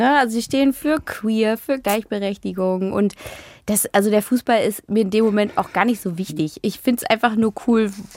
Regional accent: Berlin, Germany; born there; In Berlin bin ich geboren.

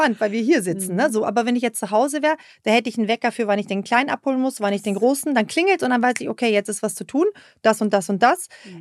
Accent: Oslo, Norway; also born or lived in Taiwan / England; now in Germany; Mama ist Norwegerin, Papa ist Deutscher, aber wir sind, genau, aber wir sind in Norwegen aufgewachsen.

